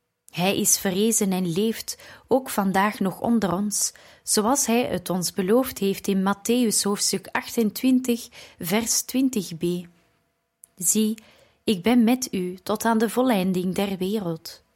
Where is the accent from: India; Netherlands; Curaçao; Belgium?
India; Dutch is a second language; Ik ben in India opgegroeid en naar school geweest met kinderen uit verschillende geloofsovertuigingen